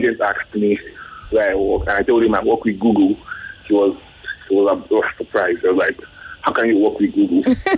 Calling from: Abuja, Federal Capital Territory, Nigeria; I'm calling from Abuja.

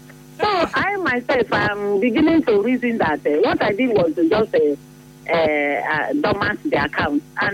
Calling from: Port Harcourt, Rivers, Nigeria; My name is … I'm calling from Port Harcourt.

